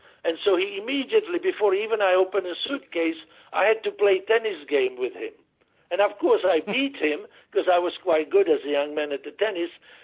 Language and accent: English; France; he knew that I grew up in France and I spoke fluent French